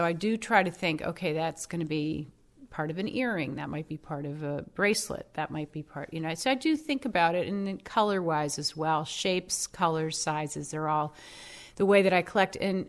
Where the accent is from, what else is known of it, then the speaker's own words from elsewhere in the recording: Buffalo, New York, United States; Although, ironically, I grew up in Buffalo, and you can actually find beach glass on Lake Erie.